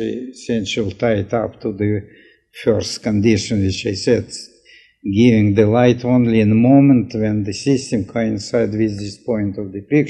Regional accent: Russia; moved away as an adult; also born or lived in France; now in United States; when I come here from Russia in 1918.

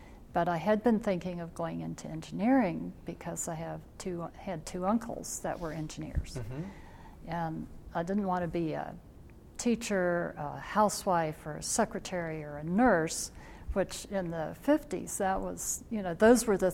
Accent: Virginia, United States; Yeah, I grew up in Virginia, and I'm the oldest of 10 kids.

